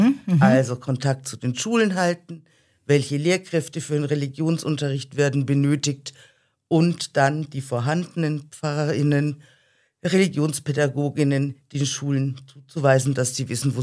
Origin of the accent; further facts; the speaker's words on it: Schweinfurt, Bavaria, Germany; Ich komme aus Schweinfurt ursprünglich und mein Mann aus dem Allgäu. Sprich, uns hat es hierher in die Region verschlagen, als es darum ging, wo können wir uns vorstellen zu arbeiten.